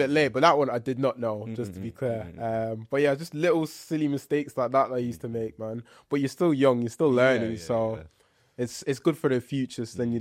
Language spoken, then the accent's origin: English; Ireland; born there; So as a kid, I was born in Ireland. So I used to play hurling and Gaelic football. Those were like my national sports.